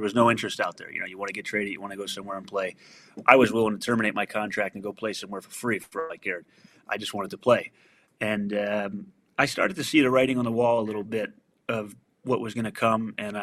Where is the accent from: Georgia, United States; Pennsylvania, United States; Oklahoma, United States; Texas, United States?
Pennsylvania, United States; Philadelphia; Losing in my hometown was garbage. The crowd in Philadelphia wasn't the same as it was when I was a kid.